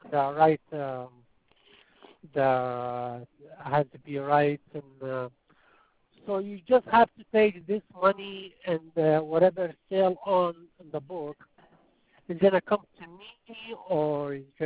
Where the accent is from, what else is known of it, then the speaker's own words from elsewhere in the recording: Texas, United States; Oh, I am from, I am from Texas. I live in Texas.